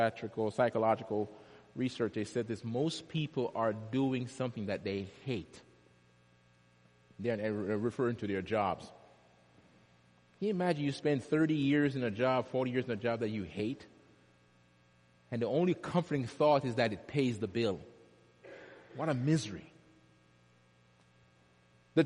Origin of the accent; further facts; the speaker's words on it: Jamaica; When I was growing up in Jamaica, we used to have soccer games